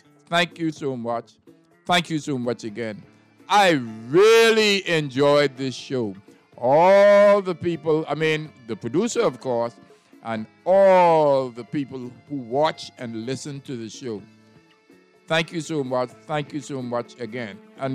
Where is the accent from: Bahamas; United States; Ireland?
Bahamas; Mangrove Cay; When you hear about … we are from Mangrove Key